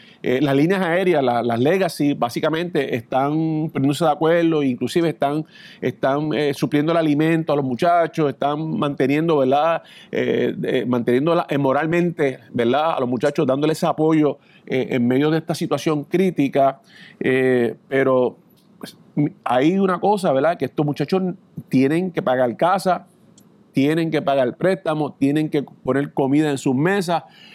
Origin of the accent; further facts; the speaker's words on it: Isabela, Puerto Rico; De hecho, yo soy Gallito de Isabel, así que estamos.